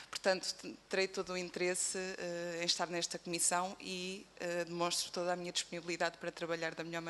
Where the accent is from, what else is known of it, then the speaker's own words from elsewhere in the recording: Figueira da Foz, Coimbra, Portugal; sou deputada pelo Círculo Eleitoral de Coimbra e sou natural da Figueira da Foz.